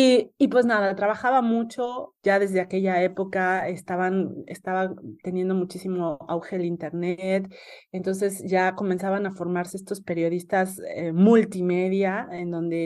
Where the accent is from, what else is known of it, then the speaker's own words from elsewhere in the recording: Mexico City, Mexico; now in Berlin, Germany; Yo vengo de la Ciudad de México, de una ciudad muy grande.